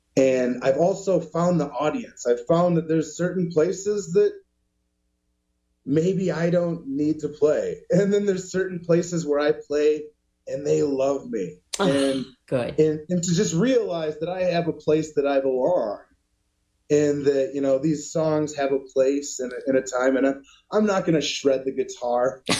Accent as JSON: {"language": "English", "town": "Madison", "region": "Wisconsin", "country": "United States", "tie": "born or raised there"}